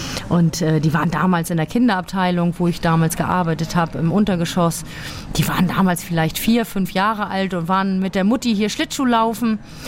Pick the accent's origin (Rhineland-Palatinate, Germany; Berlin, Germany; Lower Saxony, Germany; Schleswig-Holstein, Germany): Schleswig-Holstein, Germany; Ich persönlich mag meine Heimat sehr gerne und würde das als große Herausforderung sehen, in einer Großstadt zu leben. Von der Tendenz her, ich fühle mich sehr, sehr wohl hier in Dithmarschen